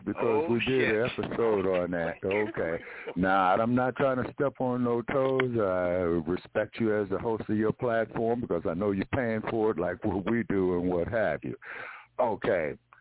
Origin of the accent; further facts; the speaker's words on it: Los Angeles, California, United States; I grew up in Los Angeles, man.